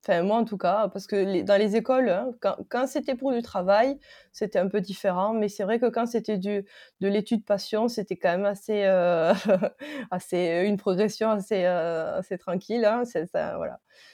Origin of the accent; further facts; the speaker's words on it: Albi, Occitanie, France; je venais d'Albi